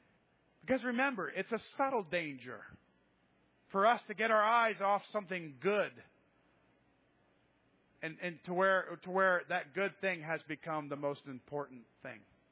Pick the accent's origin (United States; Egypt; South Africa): United States; I always said I was from the United States, right? I'm an American.